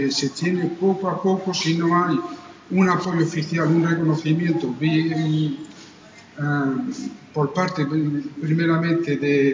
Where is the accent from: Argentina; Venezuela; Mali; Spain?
Spain; Region of Murcia; lo que nos identifica como murcianos